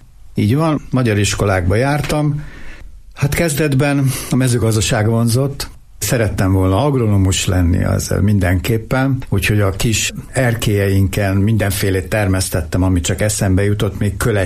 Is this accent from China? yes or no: yes; Beijing, China; also born or lived in Korea; Nem, Pekingben születtem 1954-ben. A szüleim diplomaták voltak, és szerelmesek lettek egymásba, összeházasodtak, és így születtem meg Pekingben.